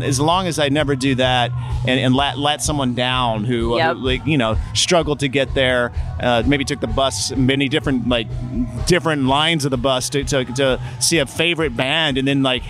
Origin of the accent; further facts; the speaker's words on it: Knoxville, Tennessee, United States; And I'm from Knoxville, Tennessee, so big alternative acts didn't come through very much